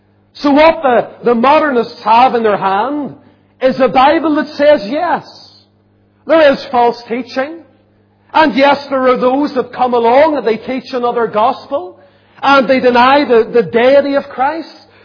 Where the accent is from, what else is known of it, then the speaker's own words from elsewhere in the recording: Lisburn, Northern Ireland, United Kingdom; Now, I grew up in Lisburn, a town that I love. I grew up in a Presbyterian church, and most of the religious people in my family are Presbyterians.